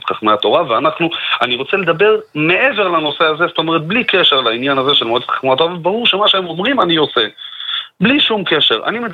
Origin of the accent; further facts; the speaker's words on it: Beit Shemesh, Jerusalem District, Israel; תשמע, אני מבית שמש.